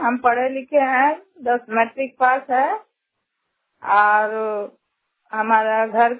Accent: Chandrapura, Jharkhand, India; हम झारखंड चंद्रपुरा के रहने वाले हैं और हम एक गरीब घर की महिला है।

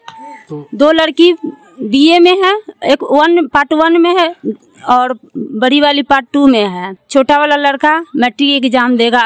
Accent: Damodarpur, India; मैं दामोदरपुर की रहने वाली हूँ, सोनाली ग्राम संगठन के सचिव हूँ और मेरी उम्र लमसम 45 साल हो गया है

